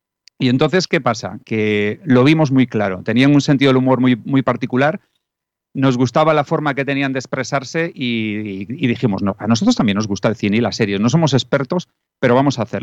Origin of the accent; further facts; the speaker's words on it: Pontevedra, Galicia, Spain; moved away as an adult; also born or lived in Vigo; now in Madrid, Spain; Absolutamente, soy pontevedrés. Nací en Vigo y ya, o sea, no le tengo cariño a Vigo también, pero le tengo muchísimo más a Pontevedra.